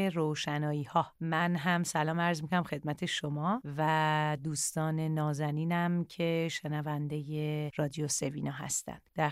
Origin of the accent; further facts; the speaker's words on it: Kashmar, Razavi Khorasan, Iran; also born or lived in Torbat-e Heydarieh; من در تربت حیدریه به دنیا آمدم، اما اکثر کودکیم رو در شهرستان کاشمر گذروندم در کنار خانواده پدریم. پدرم متولد کاشمر بودن